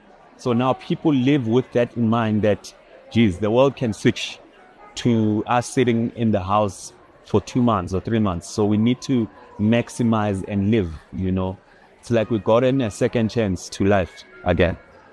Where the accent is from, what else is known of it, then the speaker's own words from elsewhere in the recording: Soweto, Gauteng, South Africa; I'm from Soweto and I was lucky to have a mentor that opened the world for me.